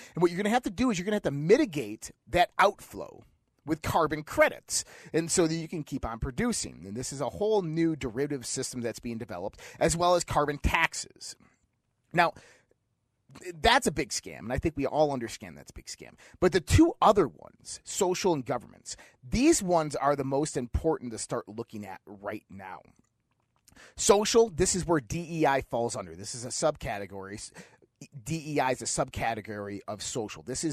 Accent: Caledonia, New York, United States; we just had school board elections over in Caledonia. That's my hometown where I grew up

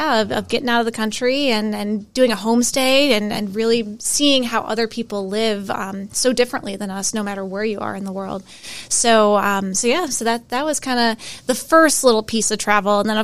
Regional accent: Arlington Heights, Illinois, United States; I grew up in Chicago, Illinois, well, technically one of the suburbs, Arlington Heights

